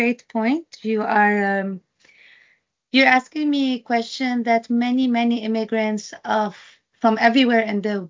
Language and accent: English; Lebanon; We try to visit home. Lebanon for me is every 2-3 years.